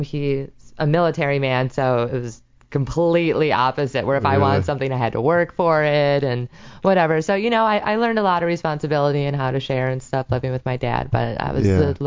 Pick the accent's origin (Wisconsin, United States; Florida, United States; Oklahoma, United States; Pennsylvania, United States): Wisconsin, United States; Milwaukee; Actually, born and raised in Milwaukee.